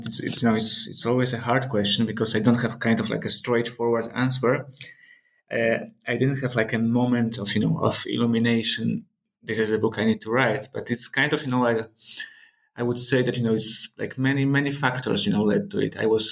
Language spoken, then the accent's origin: English; Poland; growing up in Poland and, I was always pretty much surrounded by Holocaust studies scholarship.